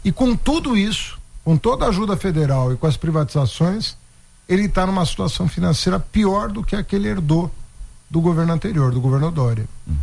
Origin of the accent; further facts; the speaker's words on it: São Paulo, Brazil; born there; Nasci em São Paulo, moro em São Paulo, fui prefeito da capital.